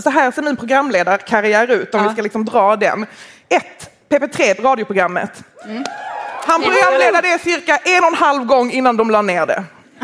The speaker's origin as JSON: {"language": "Swedish", "town": "Malmö", "region": "Skåne", "country": "Sweden", "said": "För att hon inte vet att jag är från Malmö"}